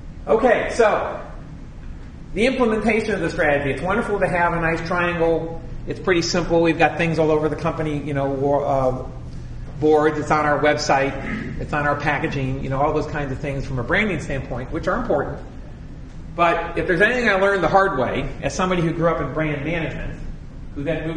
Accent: Cincinnati, Ohio, United States; I grew up in Cincinnati. I know Southwest Ohio.

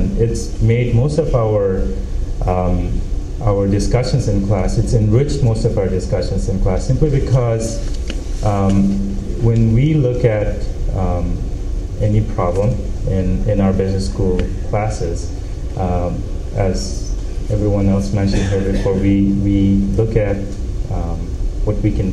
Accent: Bangladesh; I'm originally from Bangladesh

